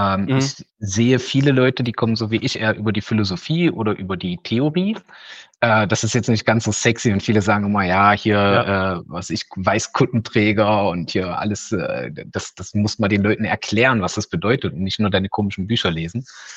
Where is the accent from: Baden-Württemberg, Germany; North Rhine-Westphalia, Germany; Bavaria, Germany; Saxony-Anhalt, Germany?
Saxony-Anhalt, Germany; Magdeburg; Und jetzt, ich komme ja aus Magdeburg.